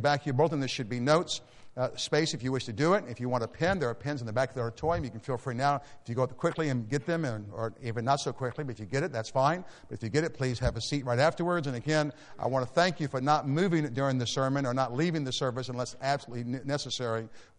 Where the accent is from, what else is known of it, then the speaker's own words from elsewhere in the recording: United States; So I thank God I'm an American, but I've got to be careful.